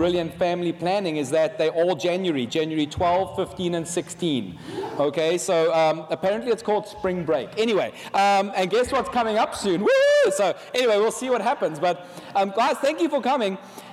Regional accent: South Africa; I am way more southern than most people here because I'm from the country of South Africa.

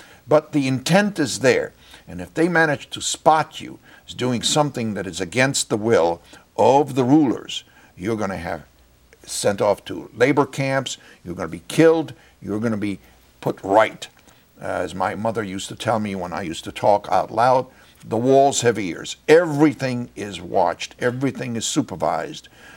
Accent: Hungary; I grew up in Hungary. I was born on the eve of the Second World War, and when I was around 8 years old, the Hungarian government turned communist.

